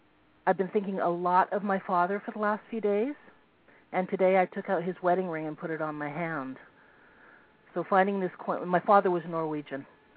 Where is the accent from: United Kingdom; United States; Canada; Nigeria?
Canada; British Columbia; it was filmed in my hometown in British Columbia, a small city on Vancouver Island.